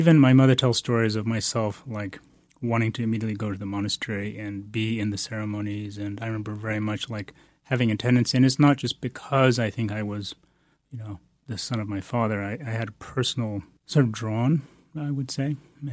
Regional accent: Bodh Gaya, Bihar, India; Well, I was born in India, in Bodh Gaya, which is the place of the Buddha's enlightenment. And my mother, who was also from Tibet and was trained and a nun and practicing. And so I grew up

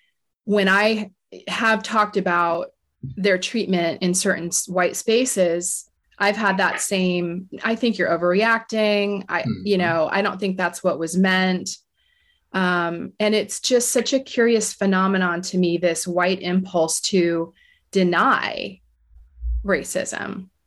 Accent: Florida, United States; Andre, I grew up in Florida. We drove by Stone Mountain multiple times a year.

